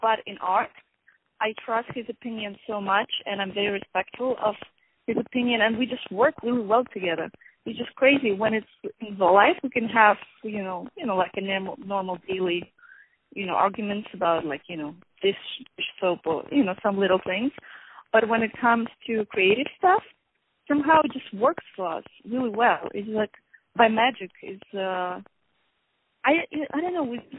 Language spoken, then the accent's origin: English; Ukraine; I'm originally from Ukraine, so this is where I started doing some theater.